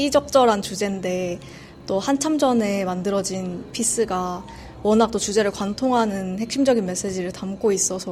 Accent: South Korea; 한국인으로서 좀 자부심이 있기도 하고

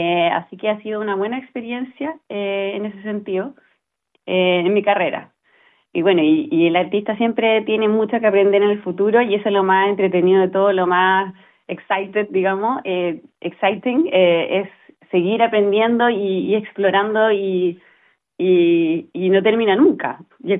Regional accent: Chile; como chilenos

